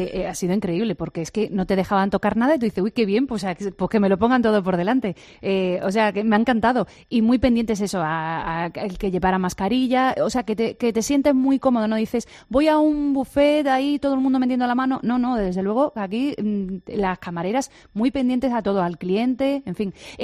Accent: Málaga, Andalusia, Spain; somos de Málaga

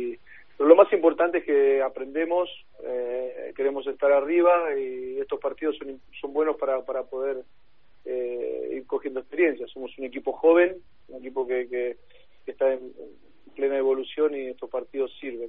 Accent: Murphy, Santa Fe, Argentina; Pablo Gazzaniga, que encima es de mi pueblo, de Murphy, de argentino.

